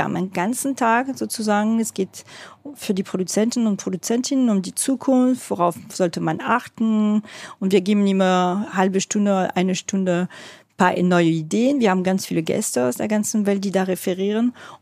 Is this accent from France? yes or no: yes; France; Und also als Französin kann ich wirklich sagen, wir haben noch viele Filme im Kino gesehen, mit der Schule sozusagen.